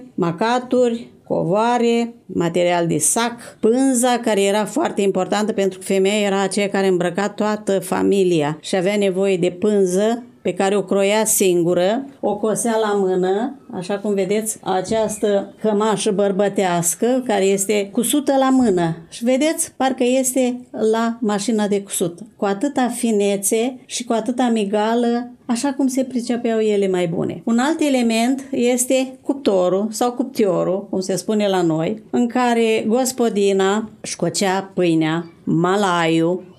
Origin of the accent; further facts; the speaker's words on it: Dumbrava, Iași County, Romania; am și obiecte din satul meu natal, din Dumbrava, care este sat component al comunei Lespes